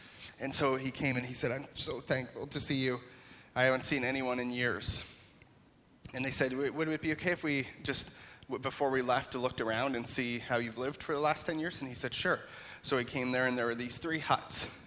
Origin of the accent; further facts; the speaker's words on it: Holstein, Ontario, Canada; now in Acton, Canada; that although I'm currently from Acton, I did grow up in Holstein, Ontario, so this area is quite familiar to me. Spent a lot of time here in Mount Forest growing up through the years.